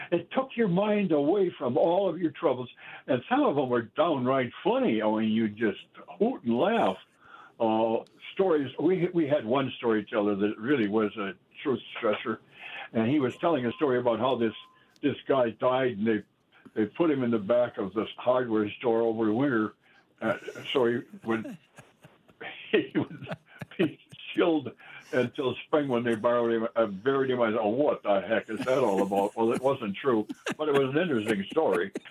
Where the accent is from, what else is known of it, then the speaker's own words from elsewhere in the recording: Wild Rose, Wisconsin, United States; I would go with my father to Wild Rose, my hometown, and on Saturday night, and let's say it's in the winter, and we would gather, my dad and I and a bunch of other farmers, in the back room of Hotz's hardware store